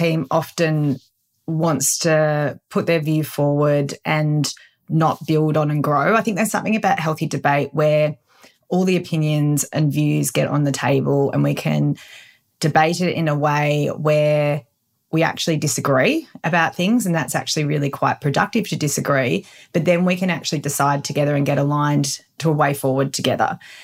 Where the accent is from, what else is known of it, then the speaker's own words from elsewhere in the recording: Melbourne, Victoria, Australia; now in Gold Coast, Australia; You know, I'm originally from Melbourne